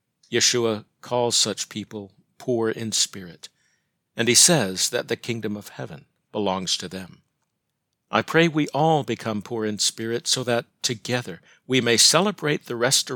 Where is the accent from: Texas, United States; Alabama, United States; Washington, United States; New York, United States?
Alabama, United States; Birmingham; I've been working on it since my childhood, when the civil rights movement turned my hometown of Birmingham, Alabama, into a sphere of conflict.